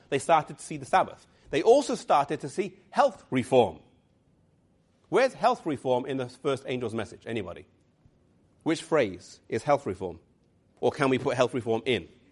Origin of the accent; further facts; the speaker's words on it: England, United Kingdom; I'm English.